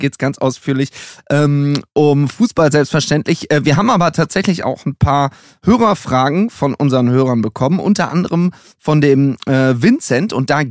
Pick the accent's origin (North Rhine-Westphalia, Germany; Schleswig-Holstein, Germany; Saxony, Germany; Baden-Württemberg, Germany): North Rhine-Westphalia, Germany; Düsseldorf; tatsächlich muss man als Düsseldorfer auch sagen, Köln ist halt auch eine ganze Ecke cooler als Düsseldorf.